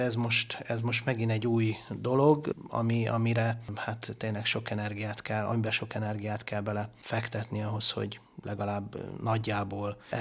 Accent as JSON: {"language": "Hungarian", "region": "Budapest", "country": "Hungary", "said": "Budapesti vagyok"}